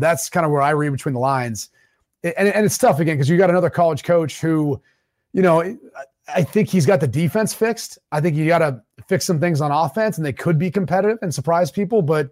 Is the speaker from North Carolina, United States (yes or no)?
yes; High Point, North Carolina, United States; Hey, how you doing, man? Nice to meet you. I'm from High Point too.